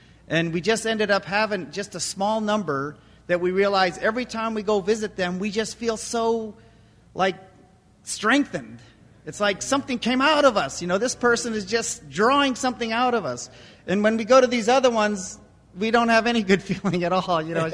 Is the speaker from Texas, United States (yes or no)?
no; Fargo, North Dakota, United States; we learned this lesson the hard way where I come from. I'm from Fargo.